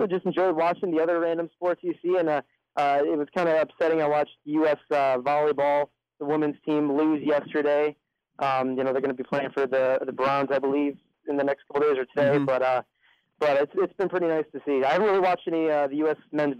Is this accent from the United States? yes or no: yes; Detroit, Michigan, United States; I'm from the Metro Detroit area, and no Detroit station would ever come to a practice of ours.